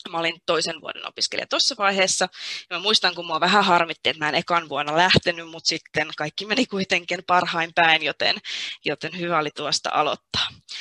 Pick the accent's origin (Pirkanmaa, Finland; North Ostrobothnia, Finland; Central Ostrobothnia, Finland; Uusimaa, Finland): Uusimaa, Finland; Vantaa; mä oon 26 täyttänyt ja mä oon vantaalainen syntyperältä. Mä asustelen nyt myös Vantaalla, olin onnekas, kun pääsin tänne palaamaan. Mä kirjoitin Tikkurilan lukiosta ylioppilaaksi vuonna 2014